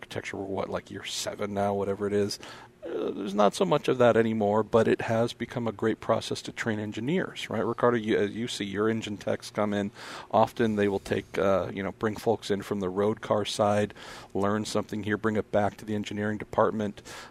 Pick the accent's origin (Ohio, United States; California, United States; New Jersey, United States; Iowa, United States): California, United States; Although I am from California and Spanish is somewhere between our second language or our first language